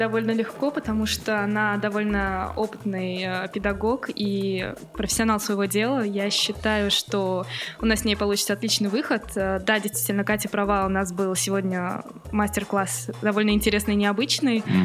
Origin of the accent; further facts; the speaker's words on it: Astrakhan, Astrakhan Oblast, Russia; Я родом из Астрахани.